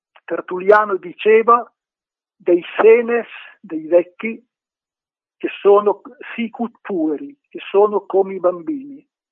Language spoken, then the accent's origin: Italian; Piedmont, Italy; figlio della mia terra, del Monferrato, delle Langhe, dell'Astigiano e dell'Albese